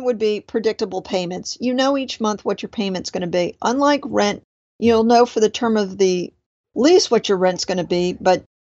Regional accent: Florida, United States; Oh, I never had it. I'm from Florida.

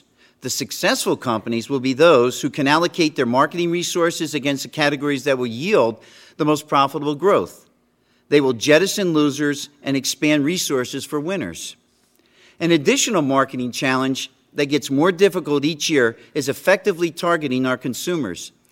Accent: Paterson, New Jersey, United States; now in Philadelphia, United States; I grew up in Paterson, New Jersey. How you doing? I live in Philadelphia, so yo.

